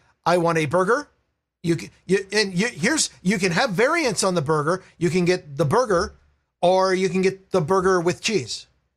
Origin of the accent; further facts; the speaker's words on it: Vancouver, Washington, United States; I grew up in Vancouver, Washington, so they were there.